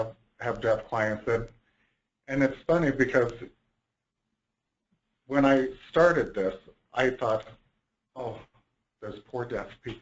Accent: United States; just, you know, being American, I thought just like anywhere else

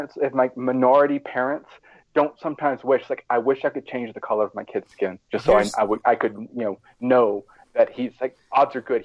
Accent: the South, United States; I was raised in the South.

